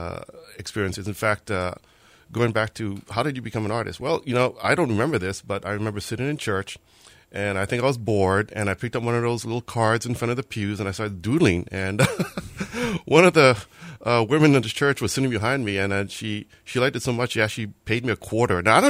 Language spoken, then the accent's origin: English; Honolulu, Hawaii, United States; I grew up here in Honolulu. Salt Lake is where I live right now. So basically, I guess you could say that, yeah, Hawaii is my home.